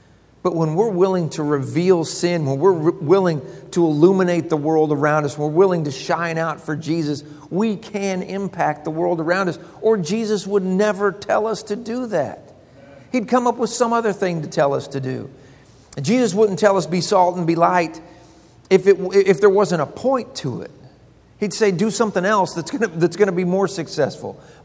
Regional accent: Broken Arrow, Oklahoma, United States; I grew up in Broken Arrow, Oklahoma.

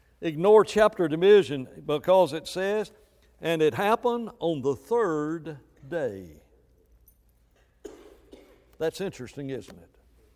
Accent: Alabama, United States; I grew up in Alabama, and this has very little to do with time.

